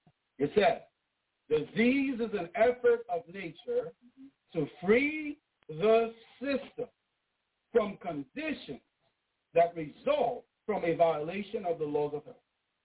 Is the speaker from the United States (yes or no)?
no; Haiti; Mangoes, I grew up on mangoes in Haiti.